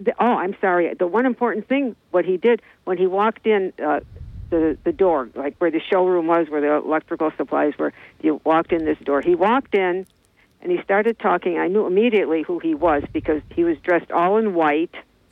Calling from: Johnson City, New York, United States

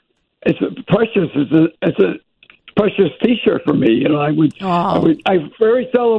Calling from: Alsip, Illinois, United States; Elsip, Illinois, my good friends.

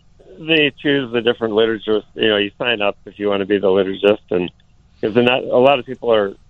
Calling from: Crystal Lake, Illinois, United States; Crystal Lake, hello.

